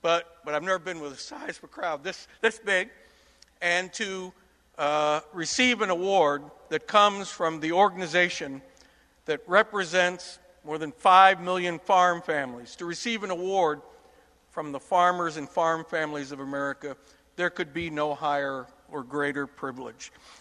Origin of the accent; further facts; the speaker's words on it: Iowa, United States; We have Secretary Vilsack from Iowa. I'm from Iowa.